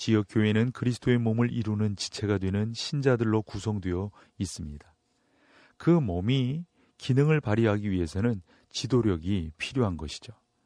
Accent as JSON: {"language": "Korean", "town": "Hwaseong", "region": "Gyeonggi Province", "country": "South Korea", "tie": "born or raised there", "said": "사실 제가 자란 고향은 그 경기도 화성인데요."}